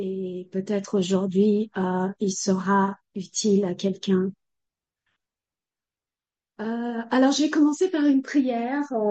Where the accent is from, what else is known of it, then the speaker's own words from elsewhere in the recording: Brazil; French is a second language; je suis brésilienne et je parle français parce que j'ai suivi toute ma scolarité à l'école française, j'ai de la famille en France